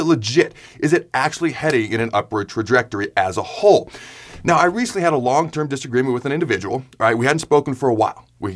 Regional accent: Washington, United States; also born or lived in Hastings; I'm from the Northwest. I was born in Hastings, but then my dad's job took us upstate of Washington, so I'm from the Northwest in that whole area.

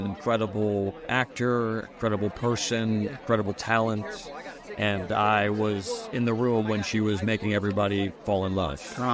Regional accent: Canada; For me, I'm a Canadian.

